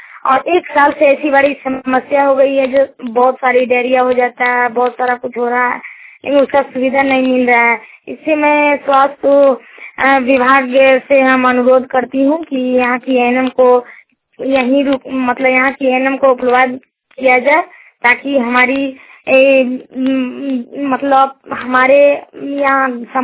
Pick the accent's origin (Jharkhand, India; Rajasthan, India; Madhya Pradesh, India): Jharkhand, India; Gurmunda; ग्राम गुरमुंडा, post Parsawa, थाना जयनगर, जिला कोडरमा। मैं झारखंड की निवासी हूँ।